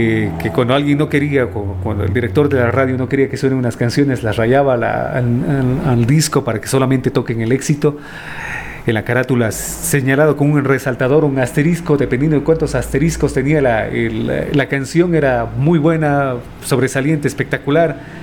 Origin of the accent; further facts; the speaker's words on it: Cuenca, Azuay, Ecuador; Yo nací aquí en Cuenca porque mi papá viene a Tomebamba con mi mamá y nosotros nacimos aquí. Pero realmente nuestras raíces están en Loja.